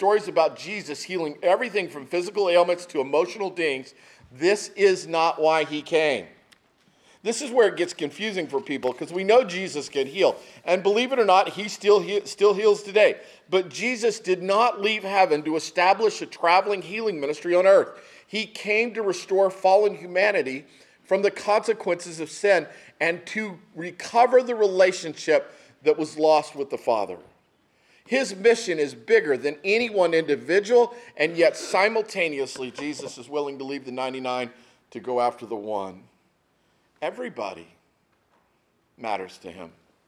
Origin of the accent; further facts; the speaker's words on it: El Paso, Texas, United States; Growing up in El Paso, that's the holiday of my people.